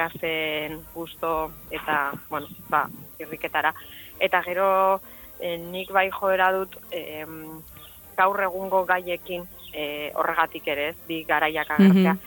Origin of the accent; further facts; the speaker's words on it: Bilbao, Basque Country, Spain; ni bilbotarra naiz, eta hori Donostian gertatzen